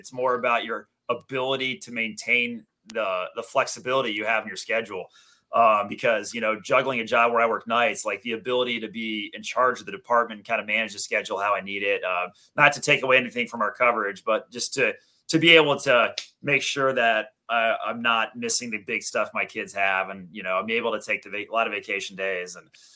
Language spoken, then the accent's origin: English; Texas, United States; moved away; I grew up in Texas, never got to play with it. So I'm making up for lost time.